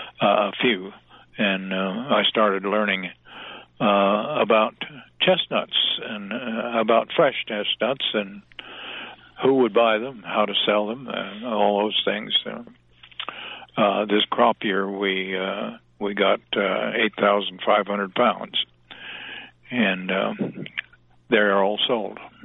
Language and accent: English; Winfield, Iowa, United States; Well, I grew up near Winfield, and I'm an only child, and I inherited my parents' grain farm.